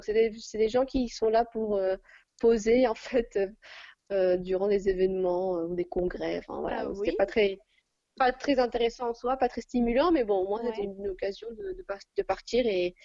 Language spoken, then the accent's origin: French; France; moved away as an adult; now in Argentina; je suis française, j'ai vécu toute ma vie en France, j'ai étudié à Dauphine.